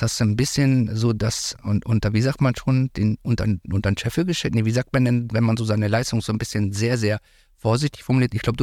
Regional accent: Hanover, Lower Saxony, Germany; ich komme ja nun auch aus Hannover, zwar nicht aus Linden

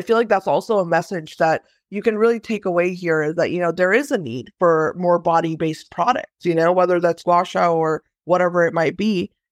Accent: India; because I'm Indian and I've seen a lot of these, like, you know, old, like, kind of, people call them, like, you know, ancient remedies, right?

